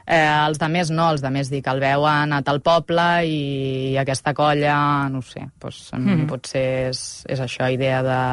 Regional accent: Montgat, Catalonia, Spain; Montgat és un poble petit i que jo estic en un poble de barri de tota la vida, que sóc això, quarta generació, llavors em coneixen des de petita, des que vaig néixer

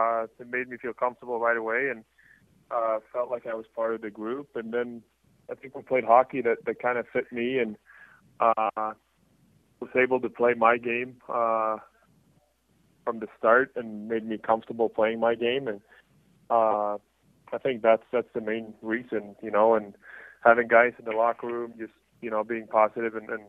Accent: Sweden; English is a second language; now in Washington, United States; I played center when I came from Sweden, and then I think my first year or two in Washington, I was center.

